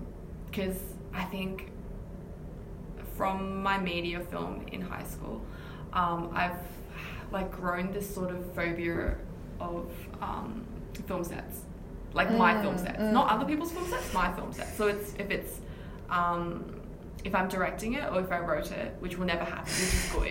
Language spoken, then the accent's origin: English; Melbourne, Victoria, Australia; I was raised in Melbourne, west of Melbourne.